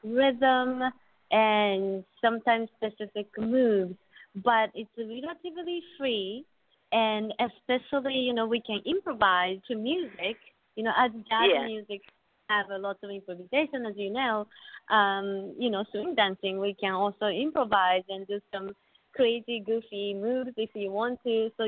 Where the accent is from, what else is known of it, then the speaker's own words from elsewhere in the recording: Tokyo, Japan; English is a second language; now in United States; My father's family came from Korea to Japan, and I grew up in Japan, and my mother was from Japan, and I grew up in Tokyo, and then I came to the States a long time ago.